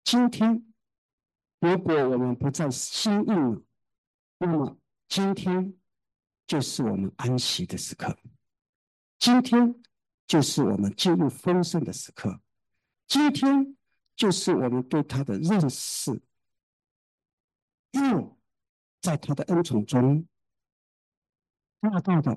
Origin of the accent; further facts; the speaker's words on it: Taiwan; born there; 我是台湾出生的，我当然不愿意台湾伤亡